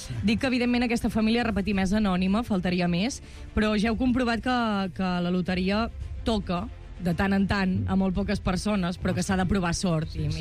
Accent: Banyoles, Catalonia, Spain; jo sóc de Banyoles, per això.

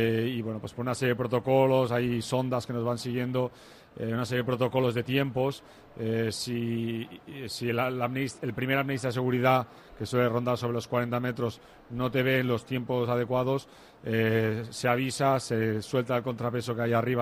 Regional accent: Catalonia, Spain; bueno, yo soy catalán.

